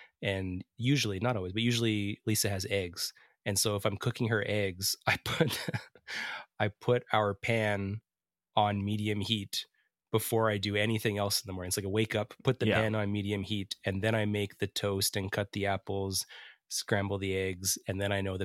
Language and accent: English; Edmonton, Alberta, Canada; We're two chefs from Edmonton, Alberta, Canada.